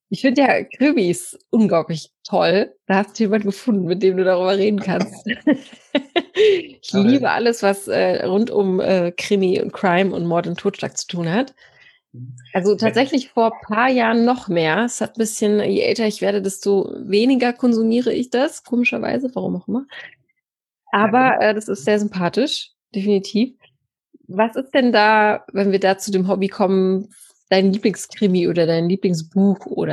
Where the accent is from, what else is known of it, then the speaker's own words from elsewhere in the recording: North Rhine-Westphalia, Germany; weil ich komme aus dem Pott